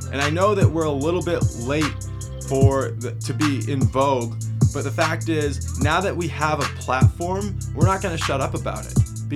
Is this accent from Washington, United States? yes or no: no; Oklahoma, United States; We want to share it with people who are in Oklahoma too, because we're from Oklahoma, you know?